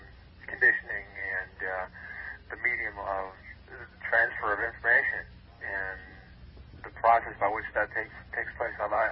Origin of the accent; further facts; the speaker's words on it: Niagara Falls, Ontario, Canada; also born or lived in Toronto; I lived in Toronto. I'm originally from Niagara Falls.